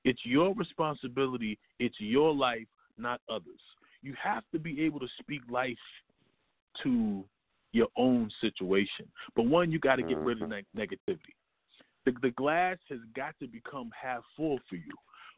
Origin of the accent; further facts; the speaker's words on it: the South, United States; so I'm from the South, and that was big in the South.